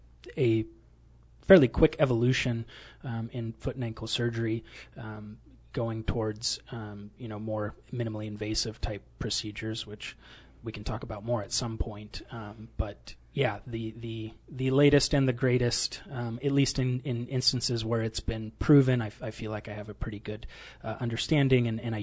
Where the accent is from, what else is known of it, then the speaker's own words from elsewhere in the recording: United States; I grew up in the Tri-Cities, so this is kind of coming back and being much, much closer to home after residency, which was in Fort Worth, Texas.